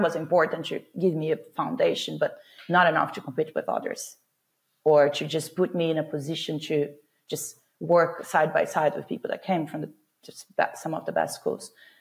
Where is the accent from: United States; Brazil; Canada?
Brazil; now in London, United Kingdom; so I come from Brazil, a country where like the quality of education is not one of our main strengths.